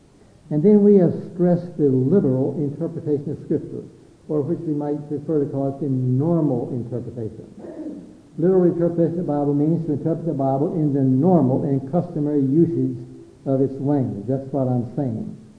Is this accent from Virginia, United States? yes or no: yes; Virginia, United States; now in Phoenix, United States; Phil and I grew up in Northern Virginia. We went to, I suppose, Washington, D.C. 2 or 3 times.